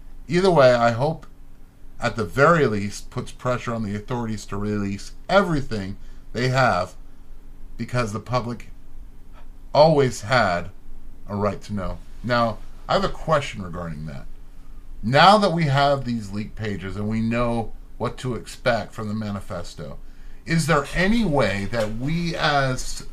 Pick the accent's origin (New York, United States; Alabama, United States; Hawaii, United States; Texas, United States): Texas, United States; Houston; and I grew up in Houston. So it used to be a red city, believe it or not.